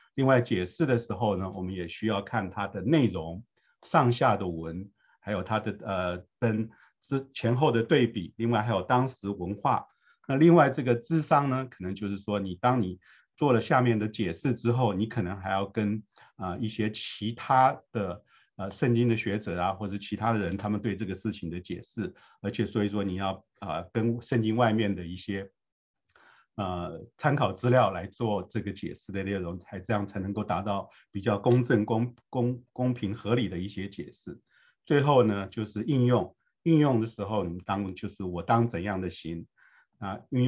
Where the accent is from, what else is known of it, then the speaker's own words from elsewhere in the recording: China; now in United States; 就像我们现在我们是中国人，我们有自己的中文名字， … ，然后到了美国来呢，那 … 大家不太好念，然后